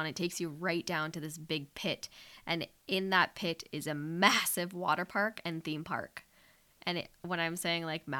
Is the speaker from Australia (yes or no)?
no; Canada; we're like, we're from Canada.